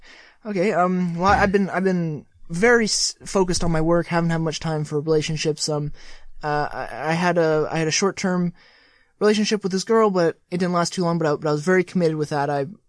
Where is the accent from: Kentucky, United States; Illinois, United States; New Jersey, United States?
Kentucky, United States; my hometown is Kentucky, and I went to the Kentucky High for Human People High School.